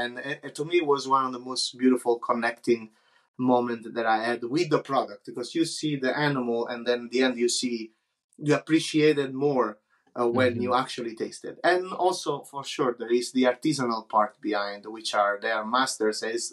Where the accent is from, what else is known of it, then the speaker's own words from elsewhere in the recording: Naples, Campania, Italy; also born or lived in Caserta; I was born in Naples. I was born in Naples because all my family's from Naples. And because my family bought a piece of land in Caserta, more on the countryside, I grew up between the two cities, Naples and Caserta.